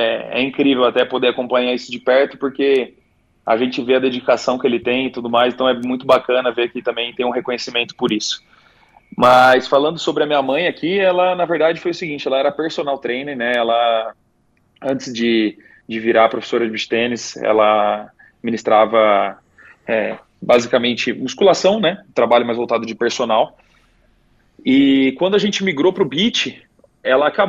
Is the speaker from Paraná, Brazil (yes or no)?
no; Araraquara, São Paulo, Brazil; born there; Araraquara, sem dúvida, vai ser carregada comigo, foi o lugar onde eu nasci, então sempre vou carregar junto.